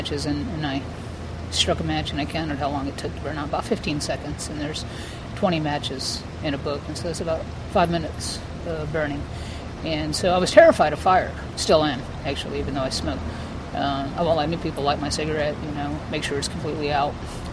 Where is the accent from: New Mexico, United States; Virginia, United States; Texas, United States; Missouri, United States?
New Mexico, United States; I'm 45 years old, and I'm originally from New Mexico in the Four Corners area. So I was born in 1970, May 25th.